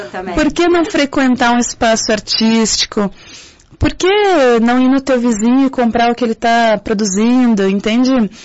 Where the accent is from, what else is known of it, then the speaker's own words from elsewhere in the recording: Rio Pardo, Rio Grande do Sul, Brazil; Eu sou de Rio Pardo.